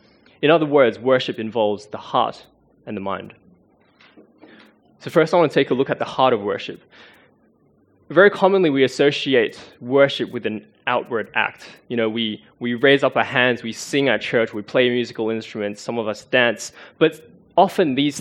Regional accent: Melbourne, Victoria, Australia; Now, I grew up in Victoria, in Melbourne.

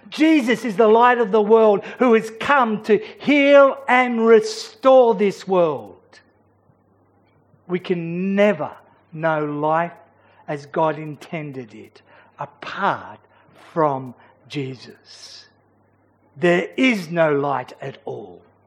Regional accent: Sydney, New South Wales, Australia; I grew up in Sydney, in the city, and so I was never conscious of the absence of light.

